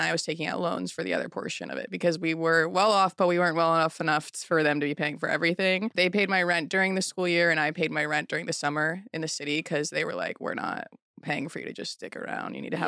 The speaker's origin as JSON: {"language": "English", "region": "New Jersey", "country": "United States", "tie": "born or raised there", "said": "So I was born and raised in New Jersey in Bergen County."}